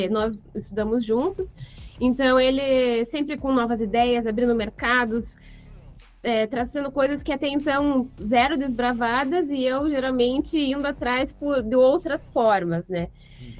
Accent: Curitiba, Paraná, Brazil; accent: curitibano; Eu sou de Curitiba. Então, logo daqui a pouco, vocês já vão perceber pelo meu sotaque, que é bem puxado. Tira um sarro que até em inglês meu sotaque é de curitibano.

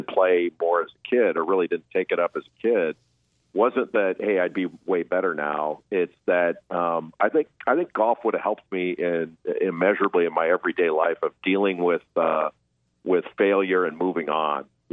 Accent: Los Angeles, California, United States; I grew up in Los Angeles, and my brother was a great golfer.

